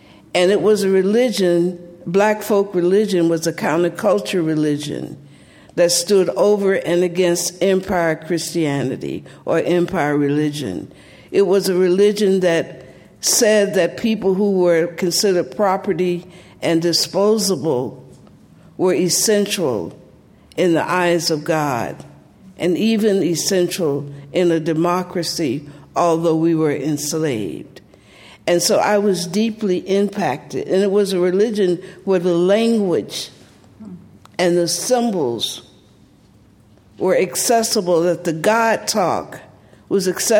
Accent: Columbus, Georgia, United States; How do I describe? I grew up in the heart of Southern apartheid

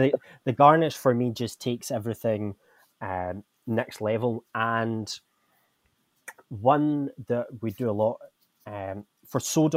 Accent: Scotland, United Kingdom; now in India; I'm from Scotland where, let's just say, it's not very warm.

